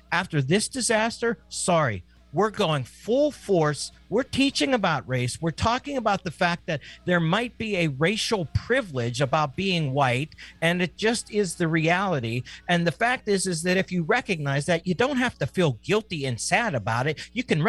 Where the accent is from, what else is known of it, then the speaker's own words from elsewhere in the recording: Pennsylvania, United States; And that's working in my home state of Pennsylvania.